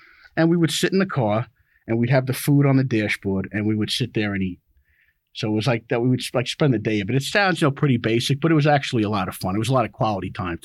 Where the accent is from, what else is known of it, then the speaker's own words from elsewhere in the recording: Queens, New York, United States; Well, I'm from Queens, New York. I say Northern Alabama, but nobody believes me with my accent. But I'm from Queens, New York.